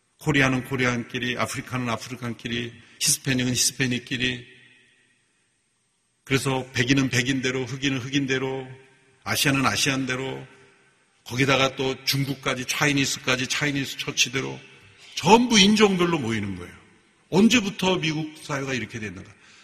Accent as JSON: {"language": "Korean", "country": "South Korea", "said": "그런데 아직도 우리는 우리 한국 사람들만 어쩌면 사람으로 보이고 있다면 심각한 문제입니다."}